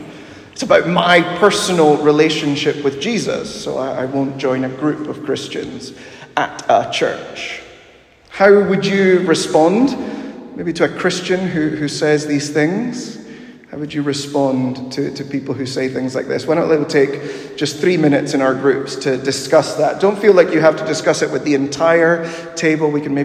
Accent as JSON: {"language": "English", "country": "Peru", "tie": "born or raised there", "said": "I grew up in Peru, so I instinctively think of the Pope in Rome."}